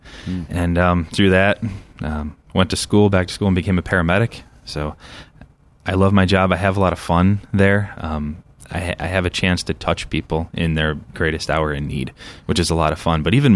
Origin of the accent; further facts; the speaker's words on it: Lockport, United States; I grew up in Lockport, born and raised in a Christian family, a very loving home.